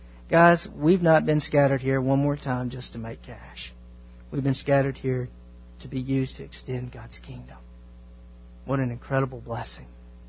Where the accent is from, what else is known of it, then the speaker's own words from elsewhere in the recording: Texas, United States; I love that I'm a Texan and I'm a Southern person.